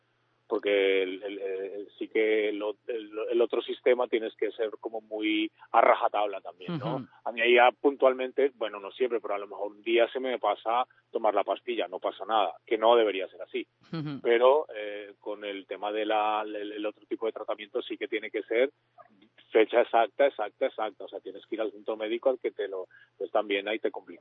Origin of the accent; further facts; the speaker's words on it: Colombia; now in Spain; yo soy colombiano y allí aún se muere la gente de VIH